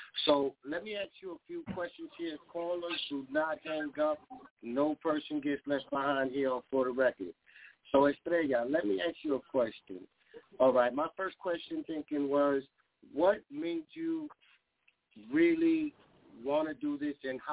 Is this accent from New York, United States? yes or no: yes; Bronx, New York, United States; Yo, I'm from the Bronx. You heard it?